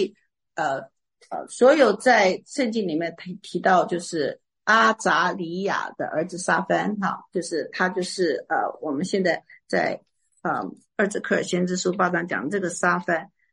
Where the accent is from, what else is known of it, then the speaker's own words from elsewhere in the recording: China; 我们中国人讲说老年人是德高望重